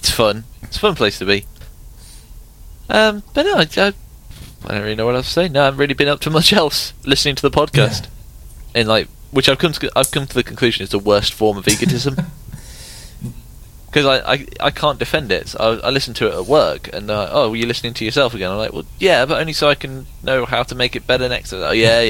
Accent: England, United Kingdom; But I'm English.

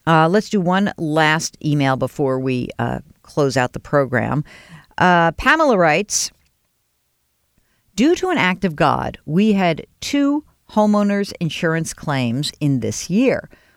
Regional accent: New York, United States; when I was growing up outside of New York, we used to leave our door wide open.

